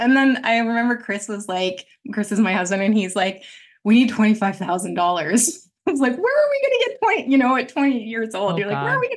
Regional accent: Stony Plain, Alberta, Canada; Ended up living in the country for a little while as I grew up in Stony Plain, for people listening in Stony Plain, spent some time on a farm, did all that kind of stuff.

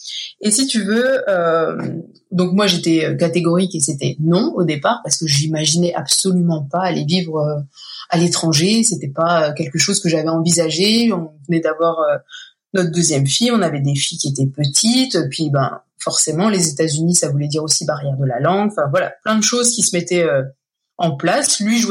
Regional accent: Langres, Grand Est, France; now in United States; Je viens du nord-est de la France, de, on va dire, Langres, mais c'est pas tellement.

